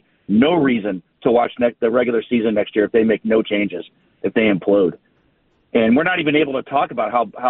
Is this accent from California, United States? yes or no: no; Cleveland, Ohio, United States; now in Fort Worth, United States; I'm from Cleveland, but I'm in Fort Worth.